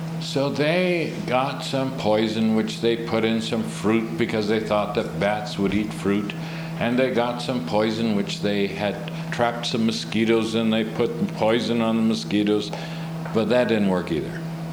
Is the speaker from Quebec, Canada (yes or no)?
no; Vancouver, British Columbia, Canada; and I'm from Vancouver